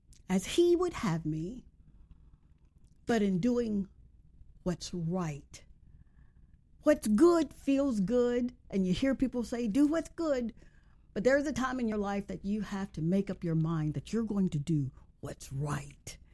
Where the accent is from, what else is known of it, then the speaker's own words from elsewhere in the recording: Mississippi, United States; You know I'm from Mississippi, right?